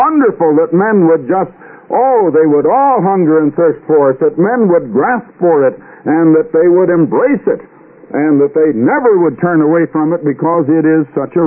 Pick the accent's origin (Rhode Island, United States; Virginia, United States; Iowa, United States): Iowa, United States; also born or lived in Illinois; I was born and raised in Iowa, went completely through school in Iowa.